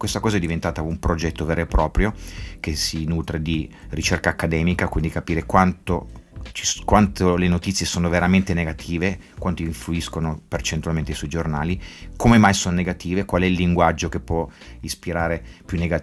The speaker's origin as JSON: {"language": "Italian", "town": "Turin", "region": "Piedmont", "country": "Italy", "lives_now": "India", "said": "Io oggi ancora vivo in India, però essendo italiano, essendo torinese, torno spesso a casa"}